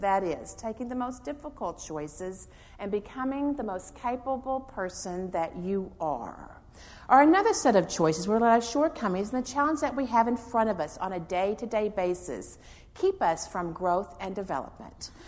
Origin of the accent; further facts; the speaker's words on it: Pasadena, Texas, United States; I was born and raised in Pasadena, Texas.